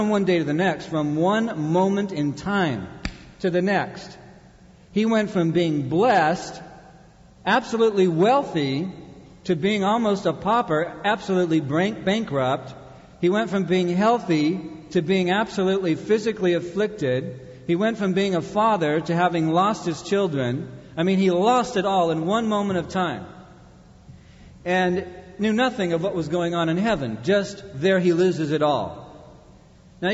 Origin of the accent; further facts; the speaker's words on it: Anaheim, California, United States; When I was a young boy, I grew up in Anaheim